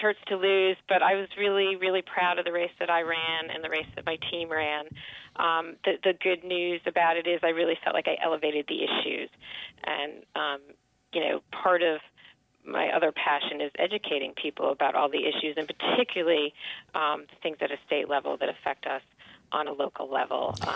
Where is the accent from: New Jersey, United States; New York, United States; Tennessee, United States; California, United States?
New York, United States; born there; I was born in Westchester and went to Notre Dame for college and studied chemical engineering.